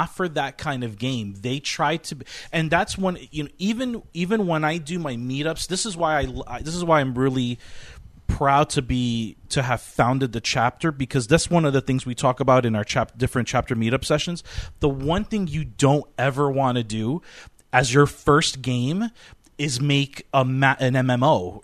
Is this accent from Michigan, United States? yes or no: no; New Jersey, United States; Well, that's what I do, and I'm from New Jersey, and I already know better.